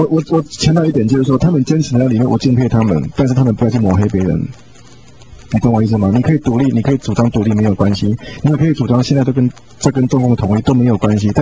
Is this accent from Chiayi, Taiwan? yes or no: no; Yunlin County, Taiwan; born there; 我是在云林出生哈、哦，我父母亲都还在那边呢、哦。